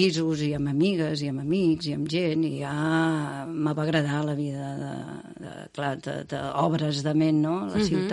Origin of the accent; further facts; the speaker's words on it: Malgrat de Mar, Catalonia, Spain; Les companyes meves de Malgrat, que era el meu poble